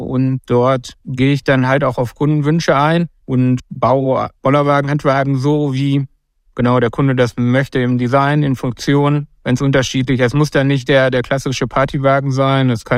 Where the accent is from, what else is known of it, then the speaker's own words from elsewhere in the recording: North Rhine-Westphalia, Germany; born there; Man muss dazu sagen, ich komme gebürtig aus dem Sauerland.